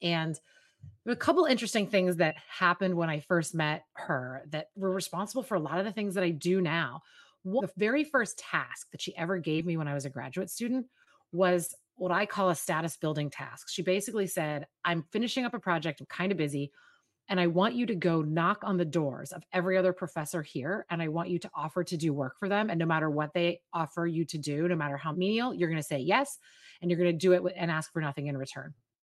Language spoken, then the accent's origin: English; East Coast, United States; I had never spent much time in California. I grew up on the East Coast.